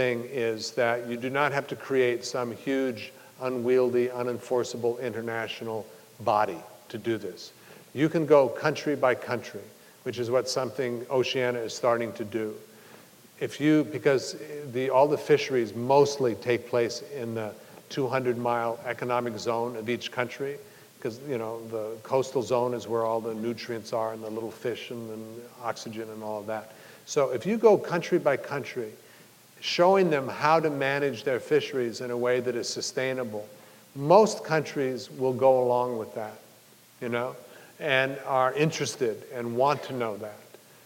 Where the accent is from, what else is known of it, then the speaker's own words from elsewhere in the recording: Arizona, United States; That's how I grew up around the Hopi in Arizona